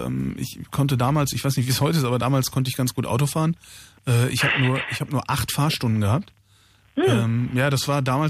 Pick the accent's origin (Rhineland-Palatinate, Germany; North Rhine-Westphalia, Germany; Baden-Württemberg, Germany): North Rhine-Westphalia, Germany; Cologne; ich komme aus Köln ursprünglich.